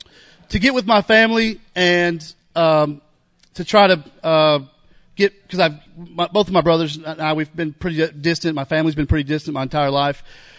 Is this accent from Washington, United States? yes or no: no; Kentucky, United States; So I grew up in Eastern Kentucky, in a broken home.